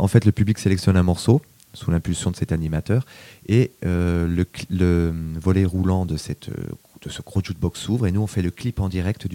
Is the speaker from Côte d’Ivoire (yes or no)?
no; Belfort, Bourgogne-Franche-Comté, France; now in Lyon, France; Je suis de Belfort, moi, je suis de l'Est. Ouais. Et je suis arrivé à Lyon en 89 pour patiner